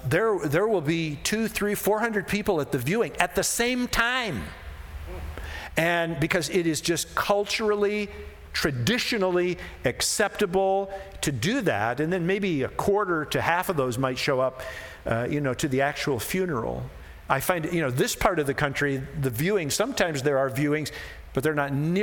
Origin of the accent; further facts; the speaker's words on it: Midwest, United States; As I said, Sue and I were raised in the Midwest.